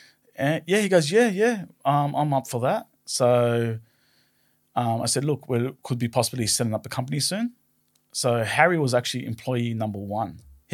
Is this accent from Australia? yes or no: yes; Villawood, New South Wales, Australia; I grew up in Villawood. I never moved too far away. I was staying in that Western Suburbs area